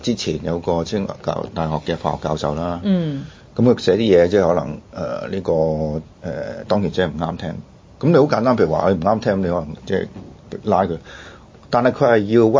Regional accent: Hong Kong; 我其實如果用一個好即係我哋香港人好通俗話

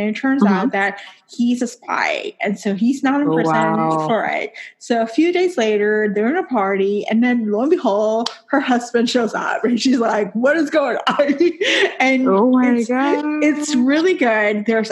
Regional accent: Puerto Rico; romance because I'm from Puerto Rico.

